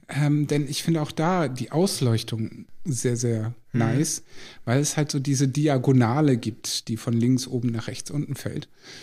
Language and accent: German; Lower Saxony, Germany; bei uns in Ostfriesland sagt man so ein bisschen töffelig